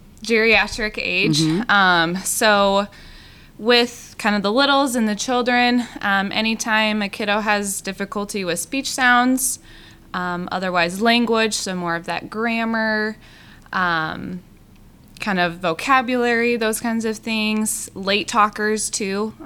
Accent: Cedar Rapids, Iowa, United States; Yeah, so going way back, I grew up in the Cedar Rapids area, and then I went to University of Northern Iowa for both my undergrad and graduate programs and degrees.

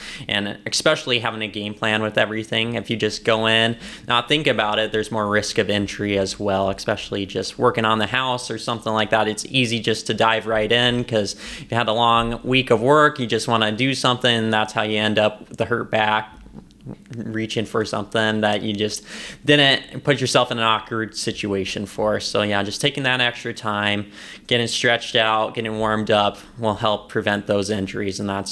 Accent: Nevada, Iowa, United States; now in Webster City, United States; And obviously, I'm from Nevada, Iowa, which is pretty rural. So it's been a pretty easy transition so far into Webster City, Iowa.

